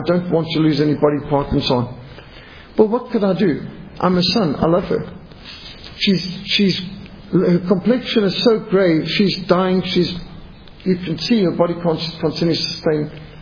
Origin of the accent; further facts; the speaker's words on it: Zimbabwe; Now, I was brought up in Rhodesia, which was something of a paradise. It was absolutely incredible living in such a neat, clean, efficient country, filled with wildlife.